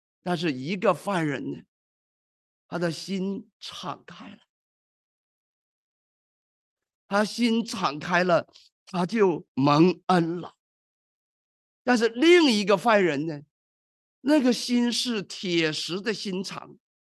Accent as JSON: {"language": "Chinese", "country": "China", "said": "那广东话人也中国人嘛，那我也是中国人，那我就进去呀"}